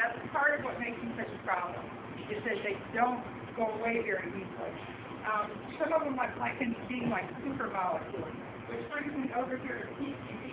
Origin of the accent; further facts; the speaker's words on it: Florida, United States; When I was a kid, growing up in Florida, and you know that mosquito fog truck?